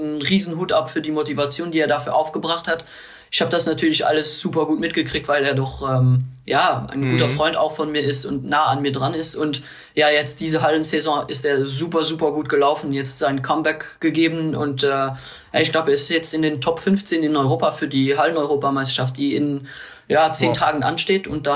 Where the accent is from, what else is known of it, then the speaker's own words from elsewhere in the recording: Luxembourg; Ja, also natürlich als Luxemburger würde ich sagen, er ist der verdiente Europameister.